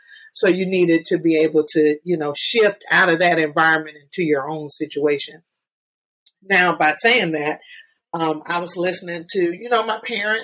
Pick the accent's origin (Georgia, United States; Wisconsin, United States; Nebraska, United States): Georgia, United States; Atlanta; And luckily, I'm born and raised in Atlanta. My parents were well grounded here.